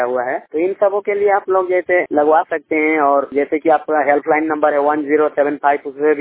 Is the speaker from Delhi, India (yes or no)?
no; Jharkhand, India; मैं झारखंड से बिलोंग करता हूँ, मेरा जिला रामगढ़ है।